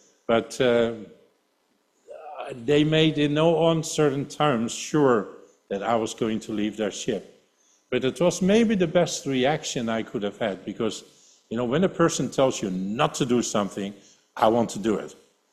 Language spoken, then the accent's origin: English; Netherlands; English is a second language; Maria originally is from East Germany, which used to be communist, and I'm from Holland. And we both met in Wales, in Swansea.